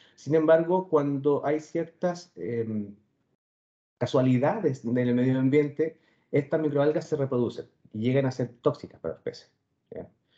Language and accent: Spanish; Chile; Es la segunda exportación más importante no cobre dentro de lo que nosotros producimos como chilenos.